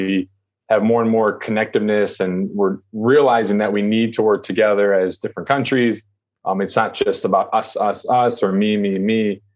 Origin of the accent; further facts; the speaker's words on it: United States; So I met my wife in China, and she's Chinese and I'm American.